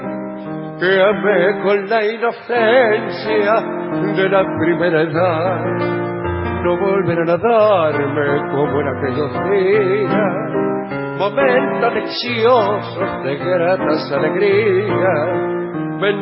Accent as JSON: {"language": "Spanish", "town": "Virrey del Pino", "region": "Buenos Aires Province", "country": "Argentina", "said": "de Virrey del Pino."}